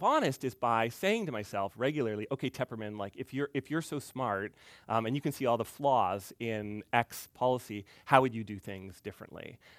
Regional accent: Canada; Windsor, Ontario. So I had a very bi-national existence. And for most of my life, I was used to Americans making fun of the fact that I was Canadian.

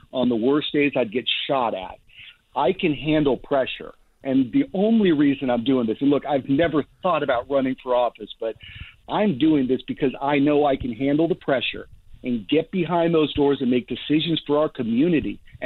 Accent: Westchester, California, United States; I'm born and raised in Westchester. I'm an Army combat veteran. I left L.A. because I couldn't afford to live in L.A.

